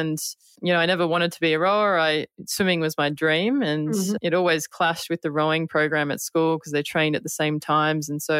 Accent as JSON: {"language": "English", "town": "Melbourne", "region": "Victoria", "country": "Australia", "tie": "born or raised there", "also_born_or_lived": "Falls Creek", "said": "I am the eldest of four, and I grew up in Melbourne"}